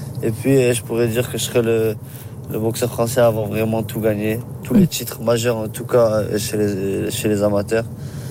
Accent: France; porter toute une délégation à Paris, ici chez nous en France

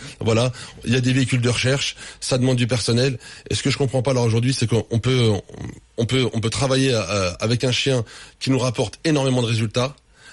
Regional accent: France; Moi, je suis français.

